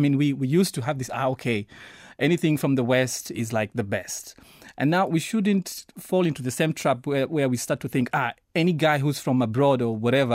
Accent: Kenya; I once went back home. I'm from Kenya, and I went to Kenya, I don't know, 3 or 4 years ago.

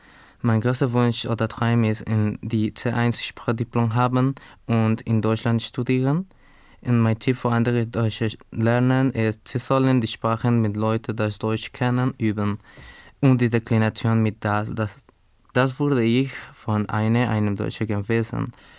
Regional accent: Bolivia; German is a second language; Ich komme aus Bolivien. Ich bin 2000 geboren. Ich lerne Deutsch

